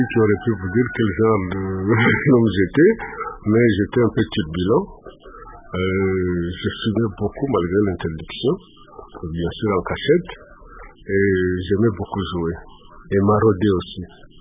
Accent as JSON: {"language": "French", "town": "Bukavu", "region": "South Kivu", "country": "DR Congo", "tie": "born or raised there", "said": "Je suis né à Bukavu en 1940, à Kadutu. Et après ça, j'ai fait mes études primaires ici à Bukavu et à Mugeri. À Mugeri, c'est du côté de Katana."}